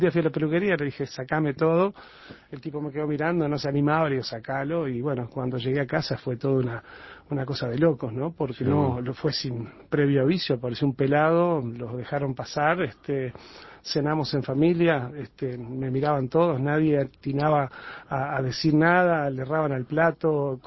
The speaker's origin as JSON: {"language": "Spanish", "region": "Florida", "country": "Uruguay", "tie": "born or raised there", "lives_now": "Punta del Este, Uruguay", "said": "Yo nací en Florida y yo radiqué en Punta del Este hace ya una treintena de años. Hace más tiempo que estoy en Punta del Este del que estuve en Florida, y sin embargo, Florida es sin duda nuestro lugar donde nos formamos"}